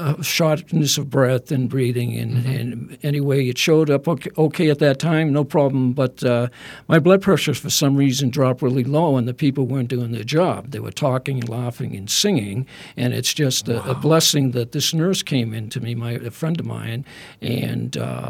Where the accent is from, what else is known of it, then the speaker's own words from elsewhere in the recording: Lowell, Massachusetts, United States; born there; I was born in Lowell, Massachusetts, about 40 miles from Boston. I lived on the Merrimack River. I had a Huckleberry Finn existence.